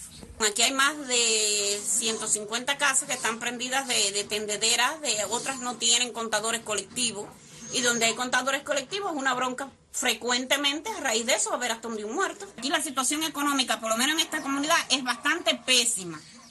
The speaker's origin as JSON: {"language": "Spanish", "country": "Cuba", "said": "pero nosotros somos cubanos"}